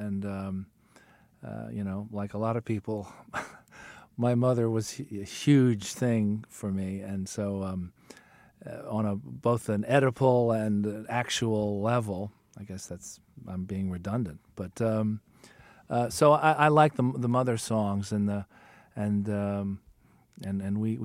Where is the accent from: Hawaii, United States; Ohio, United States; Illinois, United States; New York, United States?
New York, United States; I feel a kind of connection with Poole, even though I grew up in Westchester, New York, and didn't work in a mill.